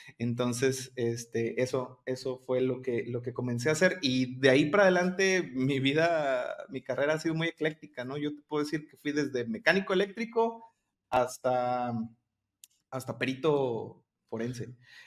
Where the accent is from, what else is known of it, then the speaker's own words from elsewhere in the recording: Colima, Mexico; yo soy de aquí de Colima, sí existe Colima